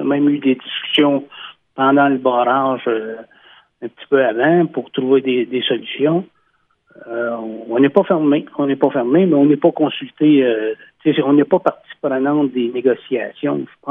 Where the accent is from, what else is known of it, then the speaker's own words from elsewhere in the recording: Maniwaki, Quebec, Canada; qu'en étant de Maniwaki, je vois un petit peu ce qui se passe.